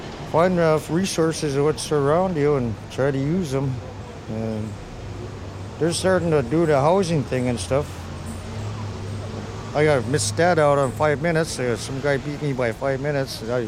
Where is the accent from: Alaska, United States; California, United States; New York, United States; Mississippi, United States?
Alaska, United States; Sitka; Sitka, back in my hometown.